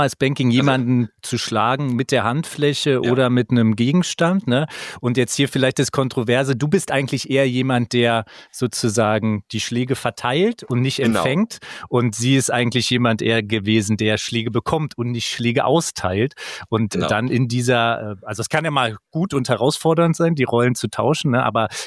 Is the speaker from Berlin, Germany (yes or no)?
yes; Berlin, Germany; Ja, da bin ich auch raus als Berliner